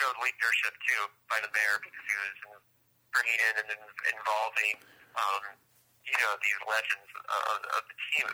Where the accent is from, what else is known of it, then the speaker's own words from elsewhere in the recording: Indiana, United States; also a Hoosier native, by the way. We're both from Indiana.